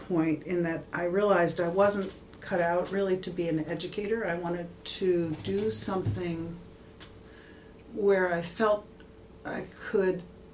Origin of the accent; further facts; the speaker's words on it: Philadelphia, Pennsylvania, United States; Because growing up in Philadelphia, I tried to get out of the city, but the sprawl of Philadelphia was so deep and so far that you really had to drive quite a long way to get out of the city.